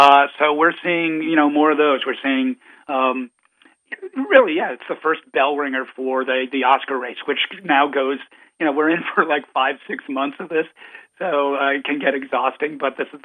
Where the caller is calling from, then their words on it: Newton, Massachusetts, United States; I am calling from outside the Boston area, Newton, Massachusetts.